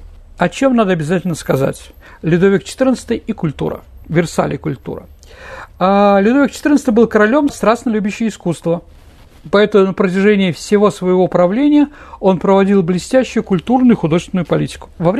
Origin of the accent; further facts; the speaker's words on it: Saint Petersburg, Russia; ну, лучевая система города, мы, петербуржцы, знаем прекрасно